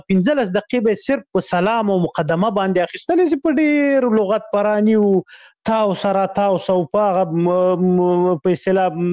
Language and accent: Pashto; Khyber Pakhtunkhwa, Pakistan; زه په غو کې لوی سویم